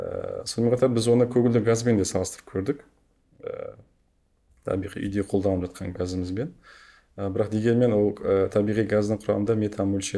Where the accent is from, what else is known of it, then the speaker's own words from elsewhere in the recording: Turkistan, Turkistan Region, Kazakhstan; иә, мен өзім осы Түркістанның тумасымын.